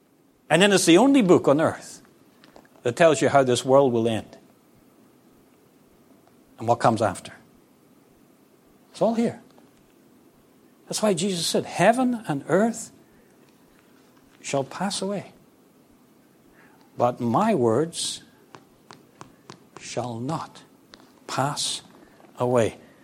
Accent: Northern Ireland, United Kingdom; I grew up in Northern Ireland where they had 30 years of terrorism.

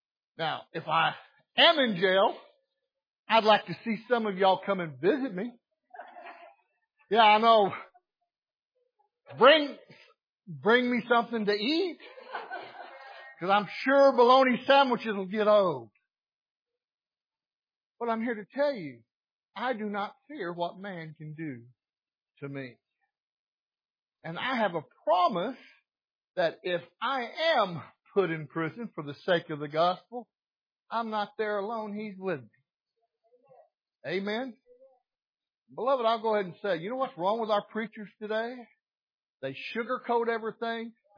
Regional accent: Arkansas, United States; I'm from Arkansas. We got a Baptist preacher on every corner in the church somewhere.

